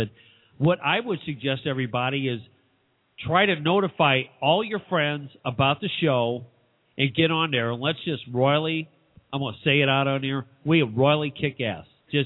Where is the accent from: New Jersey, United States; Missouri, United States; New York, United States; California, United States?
Missouri, United States; St. Louis; I came from St. Louis and farmland you have to drive a long ways to get to.